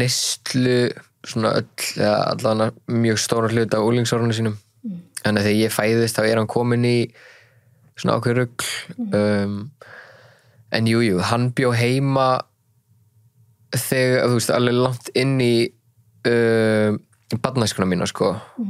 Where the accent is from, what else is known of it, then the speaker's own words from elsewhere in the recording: Hafnarfjörður, Capital Region, Iceland; Ég alveg upp í Hafnarfirði að mjög yndislu fólki